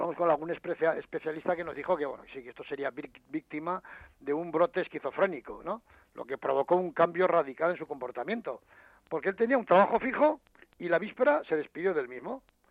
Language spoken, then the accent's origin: Spanish; Pamplona, Navarre, Spain; yo soy navarro, de Pamplona, y ocurrió muy cerquita, a unos 10 kilómetros de Pamplona